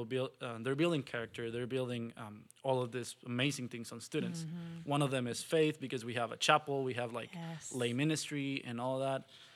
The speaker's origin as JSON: {"language": "English", "town": "El Paso", "region": "Texas", "country": "United States", "tie": "born or raised there", "also_born_or_lived": "Juarez, Mexico", "lives_now": "Oklahoma City, United States", "said": "I was born in Juarez, Mexico, but pretty much grew up in El Paso, Texas."}